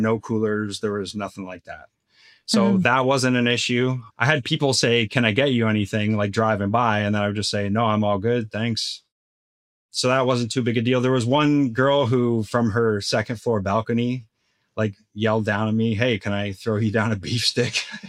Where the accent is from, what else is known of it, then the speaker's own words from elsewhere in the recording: Canada; And I'm Canadian and we can't get the permethrin in Canada.